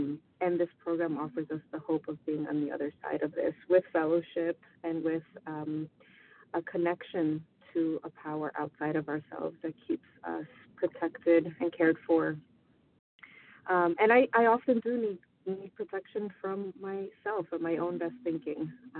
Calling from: Queens, New York, United States; I'm calling from Queens, New York.

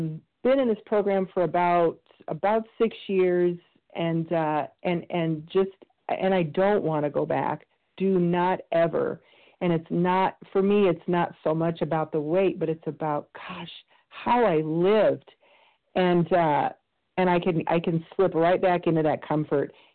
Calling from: Illinois, United States; and I'm calling from Central Illinois.

